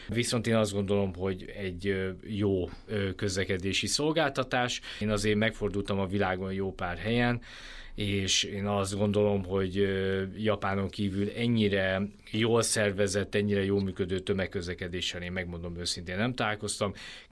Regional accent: Hungary; én magyarként mondom, a 2-3 csillagos szállodákat célozzák meg

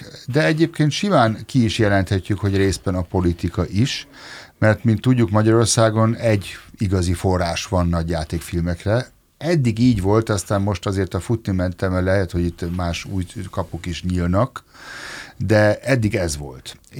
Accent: Germany; now in Hungary; de én nem visszajöttem Magyarországra, hiszen Németországban nőttem fel

